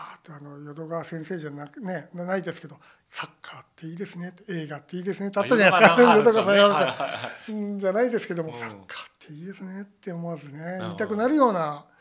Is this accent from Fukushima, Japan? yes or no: no; Kofu, Yamanashi, Japan; まず僕が甲府に生まれ育ちっていうところでいうと